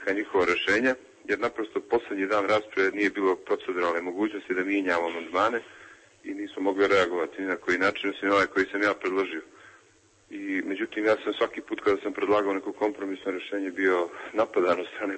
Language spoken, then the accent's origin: Serbian; Montenegro; po čemu smo mi kao Crnogorci u ovom ustavu dobili neko veće pravo